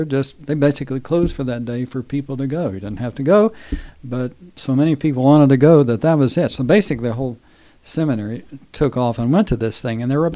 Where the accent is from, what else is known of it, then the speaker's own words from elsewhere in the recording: West Virginia, United States; I'm from West Virginia.